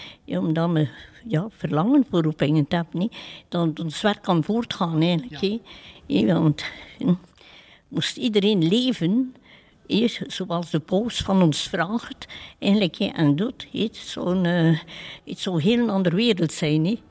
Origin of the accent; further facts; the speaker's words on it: Nieuwpoort, West Flanders, Belgium; Van aan de kust, van Niepoort.